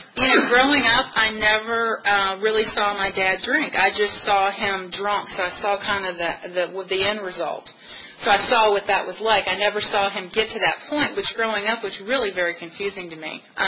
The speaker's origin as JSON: {"language": "English", "town": "Richmond", "region": "Virginia", "country": "United States", "tie": "born or raised there", "said": "As Billy said, I was born and raised in Richmond. I don't know if you've ever been there or been around, but I grew up in Lakeside, which is a little teeny tiny part of Richmond."}